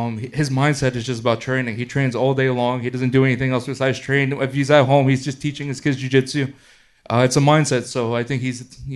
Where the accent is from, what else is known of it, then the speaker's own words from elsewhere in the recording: East Coast, United States; You know, I come from the East Coast, so we don't play around over here, you know?